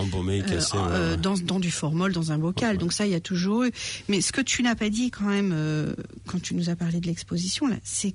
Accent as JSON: {"language": "French", "country": "France", "said": "en tant que Français"}